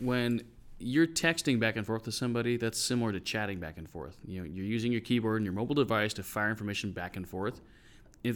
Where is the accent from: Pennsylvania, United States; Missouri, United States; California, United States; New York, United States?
California, United States; San Francisco; Yeah, I'm from San Francisco.